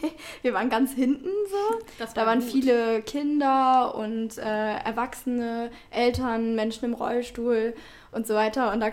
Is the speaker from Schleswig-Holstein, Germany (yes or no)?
yes; Schleswig-Holstein, Germany; Ich komme von einer kleinen Insel in der Nordsee an der Grenze zu Dänemark.